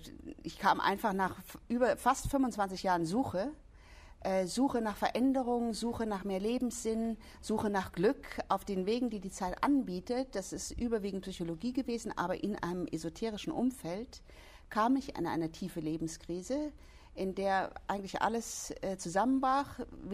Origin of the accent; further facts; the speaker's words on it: Bavaria, Germany; ich bin in Bayern aufgewachsen, aber ich war nicht im katholischen Glauben drin.